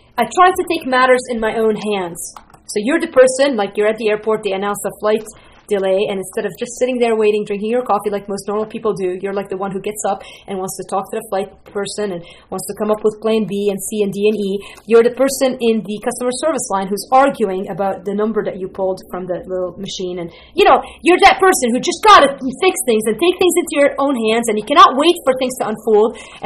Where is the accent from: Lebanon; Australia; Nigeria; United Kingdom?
Lebanon; English is a second language; also born or lived in Green Bay, United States; now in Chicago, United States; my country of origin, but it is Lebanese. I'm from Lebanon, and moved to Green Bay, Wisconsin, which pretty much kind of messes me up completely, and now live in Chicago